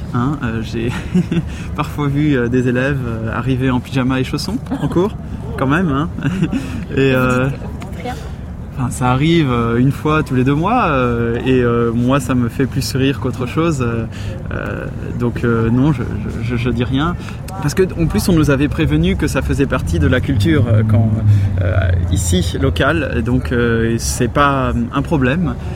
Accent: France; Je suis français.

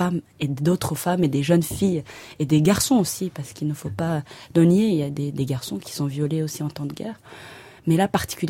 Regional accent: Rwanda; Et je leur racontais mon histoire, mon enfance au Rwanda

